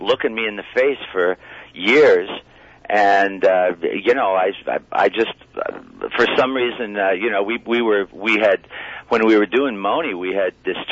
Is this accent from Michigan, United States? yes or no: yes; Niles, Michigan, United States; started playing local sock hops and stuff in my hometown of Niles, Michigan.